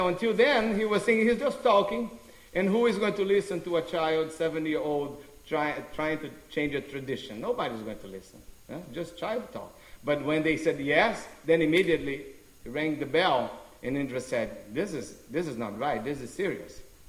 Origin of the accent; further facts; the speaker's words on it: São Paulo, Brazil; now in United States; when I grew up in Sao Paulo, there was no snow, but there was a lot of hell.